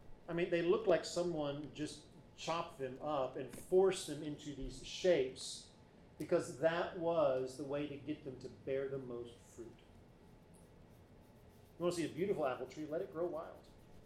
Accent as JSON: {"language": "English", "region": "Alabama", "country": "United States", "tie": "born or raised there", "said": "And growing up, I grew up in the South in Alabama."}